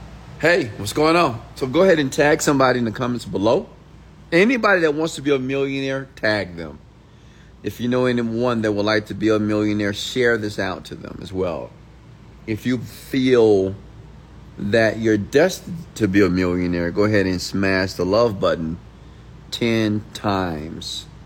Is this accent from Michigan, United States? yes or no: no; Houston, Texas, United States; I am a young black man from Houston, Texas. I was born and raised in Houston, on the south side of Houston, Texas.